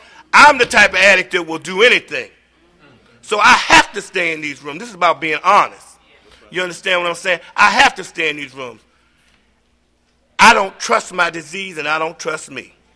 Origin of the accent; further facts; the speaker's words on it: Washington, District of Columbia, United States; I'm from Washington, D.C., and I used to live up by Walter Reed, and I worked for the engraving and printing.